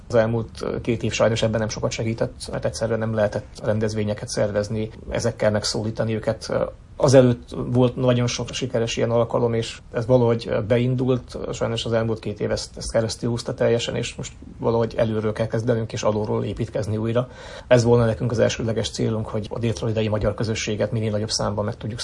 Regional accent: Transylvania, Romania; now in United States; úgy, amiképpen otthon, Erdélyben vagy akár az anyországban is szükség van a magyarjainknak a lelki gondozására

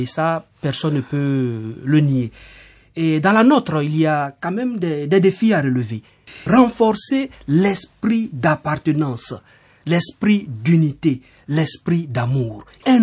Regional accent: Côte d’Ivoire; now in Rome, Italy; de se retrouver en tant qu'Ivoirien

